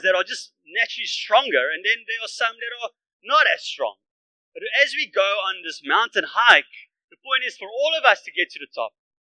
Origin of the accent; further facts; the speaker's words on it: Bloemfontein, Free State, South Africa; now in Cape Town, South Africa; I'm from Bloemfontein, where these guys are now from.